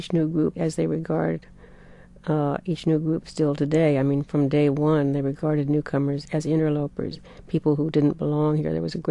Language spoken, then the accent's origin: English; California, United States; Oh, I'm from California